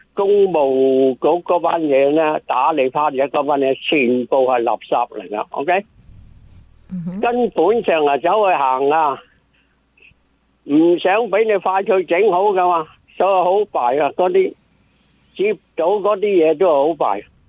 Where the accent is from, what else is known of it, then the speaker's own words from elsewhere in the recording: China; now in United States; 我虽然呢我係由大陆嚟到美国大约七八年左右